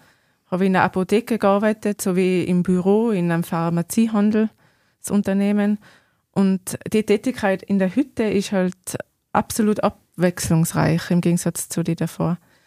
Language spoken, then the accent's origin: German; Alpine foothills, Germany; Ich habe ein bisschen Flachlandgene auch in mir, durch meine Mama. Und ich komme aus dem Alpenvorland.